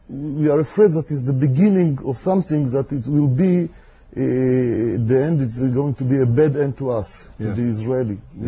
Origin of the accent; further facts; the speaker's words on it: Romania; born there; English is a second language; My parents was they are. I was born in Romania